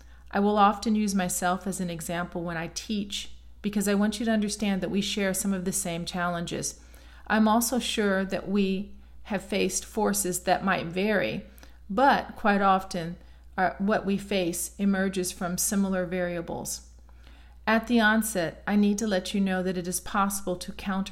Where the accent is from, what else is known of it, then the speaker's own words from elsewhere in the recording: Chicago, Illinois, United States; I grew up in Chicago, and I'm the last of seven children.